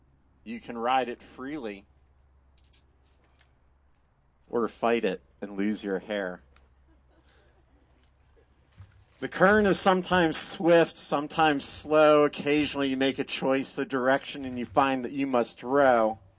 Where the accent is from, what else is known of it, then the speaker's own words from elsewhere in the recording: Pennsylvania, United States; And I was raised in Pennsylvania, and I'm sure that had part of it too.